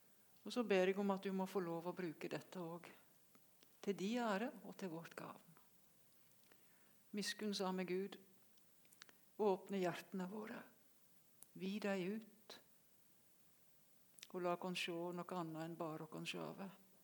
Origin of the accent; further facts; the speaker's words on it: Telemark, Norway; also born or lived in Finnmark / Lillehammer; Men jeg er Vest-Telemark fremleis. Uten røtter, men det er nå der jeg vokste opp. Flyttet ifra heimstaden min, der mamma og pappa bodde, i 74. Med et lite opphold i Kvitsøy